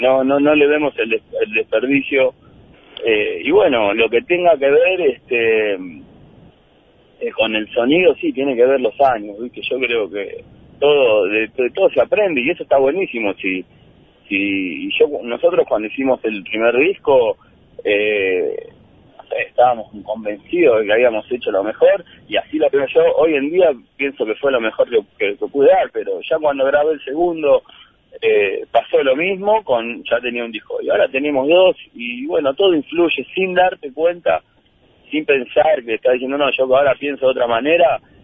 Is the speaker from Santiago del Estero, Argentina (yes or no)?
no; Luzuriaga, Buenos Aires Province, Argentina; yo soy de Lusuriaga y siempre fuimos de la banda de Lusuriaga, ¿no? Oriunda de...